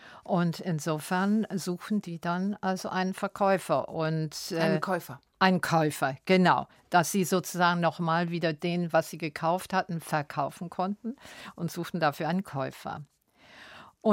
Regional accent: Germany; now in Zurich, Switzerland; ich merkte als Deutsche in der Schweiz, in Zürich, wir kommen mit unserem Programm nicht über den Rhein

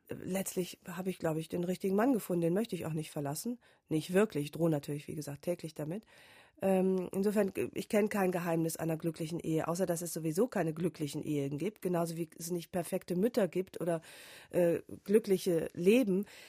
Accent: Rhineland, Germany; Ich komme aus dem Rheinland, da hat es immer nur geregnet.

